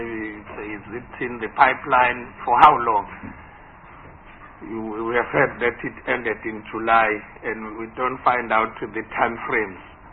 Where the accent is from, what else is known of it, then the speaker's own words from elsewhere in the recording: Durban, KwaZulu-Natal, South Africa; Because you find that I'm from Etegwini, Durban, where he says there is a unit, but I've never heard of it.